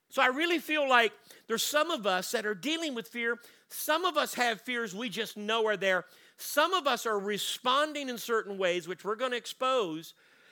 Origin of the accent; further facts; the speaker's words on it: Louisbourg, Nova Scotia, Canada; It was 25, 30 minutes from my hometown, Lewisburg, to Sydney, where I used to go, where all the restaurants were. My hometown didn't have much, maybe two or three restaurants.